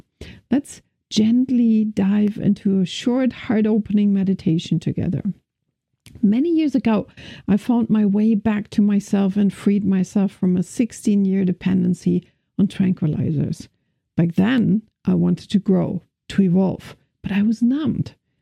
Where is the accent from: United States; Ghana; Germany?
Germany; first language German; English is a second language; I'm from Germany, he's from Canada. My English is okay, but he doesn't speak any German.